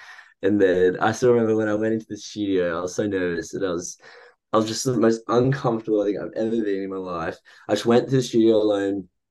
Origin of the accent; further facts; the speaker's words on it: Sydney, New South Wales, Australia; Yeah, so I grew up in Sydney, Australia, by the beach